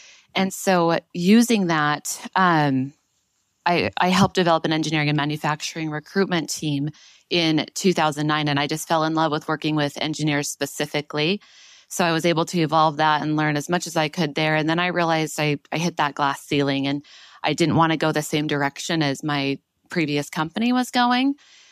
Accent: Utah, United States; also born or lived in Baltimore; I was born and raised in Utah, but living in Baltimore and doing the long distance relationship thing.

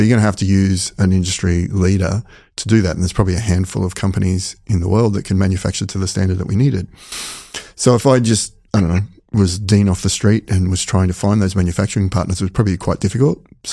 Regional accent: Australia; So very quickly, and as an Australian, I just rocked up to Carlo University, not a clue what was down there

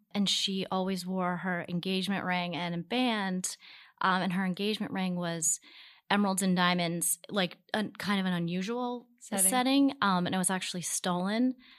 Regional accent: Baltimore, Maryland, United States; Baltimore is a super diverse town. Mm-hmm. And we grew up in Baltimore City.

